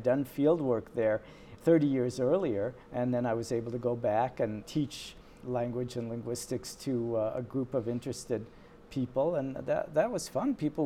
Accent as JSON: {"language": "English", "town": "Fairbanks", "region": "Alaska", "country": "United States", "said": "I'm like, \"Great, I'm from Fairbanks, Alaska.\""}